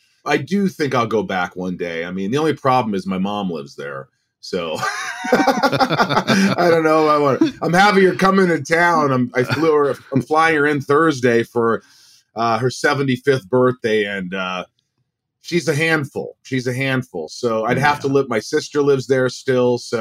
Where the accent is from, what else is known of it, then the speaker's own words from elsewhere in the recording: Newburgh, Indiana, United States; And we just landed in Newburg, Indiana, and thus began my life growing up in the Midwest.